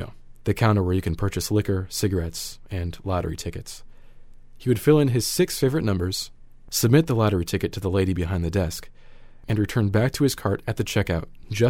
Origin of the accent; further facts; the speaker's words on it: Bloomington, Illinois, United States; That's Don Gillen, a resident from my hometown of Bloomington Normal and a close family friend.